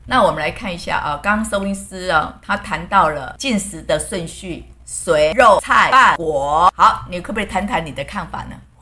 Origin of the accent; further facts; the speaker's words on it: China; 我们中国人呢，喜欢喝茶，